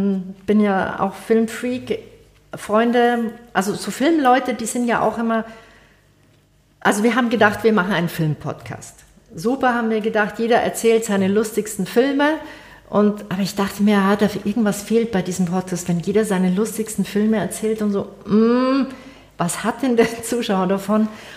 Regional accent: Munich, Bavaria, Germany; also ich bin im Olympiadorf aufgewachsen. Das ist dort in München.

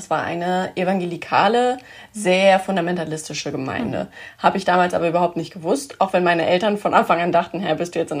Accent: Germany; ich bin, sag ich mal, eher typisch deutsch aufgewachsen, also was bei uns so in Deutschland das Typische ist, in die Landeskirche reingetauft worden, ganz normal Konfirmation gemacht im Teenie-Alter

